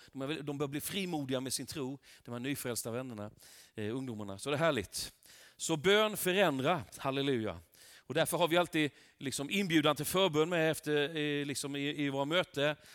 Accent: Värnamo, Jönköping County, Sweden; also born or lived in Tranås; now in Marieholm, Sweden; så bor jag nu i Marieholm. Utanför Gnosjö, utanför Hillestorp. Det är min hembygd, Värnamo bygden är min hembygd. Och vi har varit i Tranås i 7 år. Vi är tillbaka till vår hembygd.

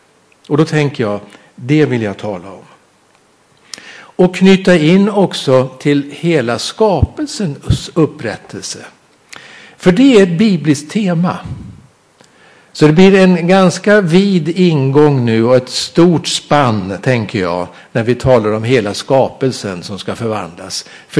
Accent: Mariefred, Södermanland, Sweden; born there; min bostadsort, jag är född i Mariefred. Så jag är sörmlänning från ursprunget.

